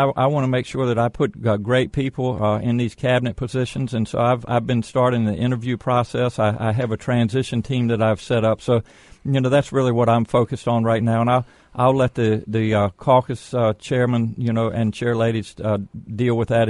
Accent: Virginia, United States; I am from Virginia's Eastern Shore. I grew up on a small farm.

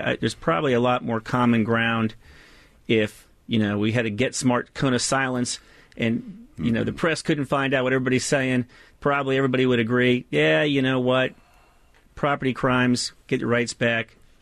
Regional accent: Springfield, Virginia, United States; from the time that I grew up in 1970 in Springfield, where we were the edge of civilization

